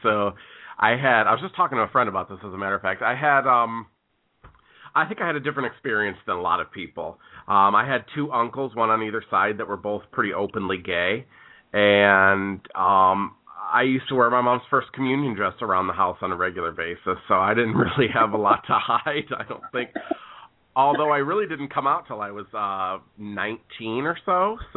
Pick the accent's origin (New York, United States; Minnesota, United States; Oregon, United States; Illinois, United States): Illinois, United States; Chicago; from the Center of the Universe, Chicago